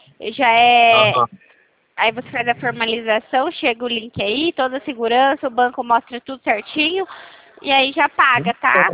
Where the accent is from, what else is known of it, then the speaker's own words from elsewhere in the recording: Campinas, São Paulo, Brazil; Eu sou do interior de São Paulo, Campinas.